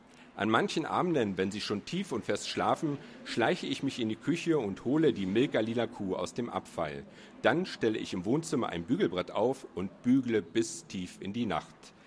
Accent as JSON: {"language": "German", "town": "Burg", "region": "Saxony-Anhalt", "country": "Germany", "tie": "born or raised there", "said": "war der 1. Mai ein ganz besonderer Feiertag, der in meiner Heimatstadt Burg jedes Mal nach einem festgelegten Muster begangen wurde."}